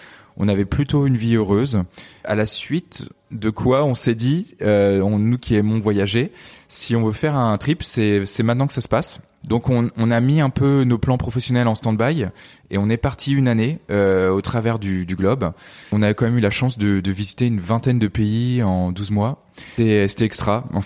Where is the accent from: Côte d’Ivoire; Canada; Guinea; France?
France; Paris, Île-de-France; je suis né en 1983, donc j'ai grandi à Paris étant plus jeune, avec mes deux frères Olivier et Antoine ainsi que mon papa.